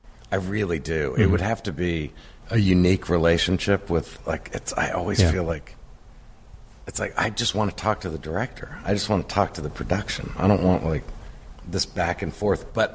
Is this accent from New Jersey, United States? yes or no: no; North Carolina, United States; also born or lived in New York; I was born in North Carolina, and I've gone back to Wilmington. Like, I've probably lived in North Carolina until I was 6, and then moved back there when I was married.